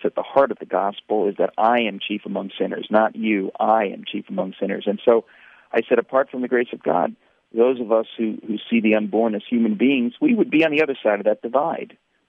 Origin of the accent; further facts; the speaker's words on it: New York City, New York, United States; I'm a fast talker. I grew up in New York City. I live in New York City with my wife and daughter.